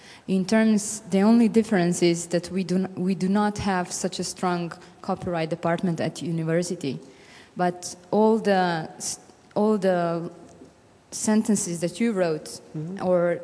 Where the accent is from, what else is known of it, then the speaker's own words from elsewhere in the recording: Slovenia; English is a second language; I come from Slovenia